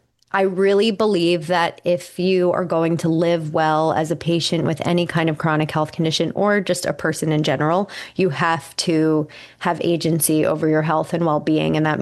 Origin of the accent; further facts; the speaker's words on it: Pennsylvania, United States; And for me, I grew up in the 90s. Like, I grew up in outside of Philly, and that's the Lyme belt.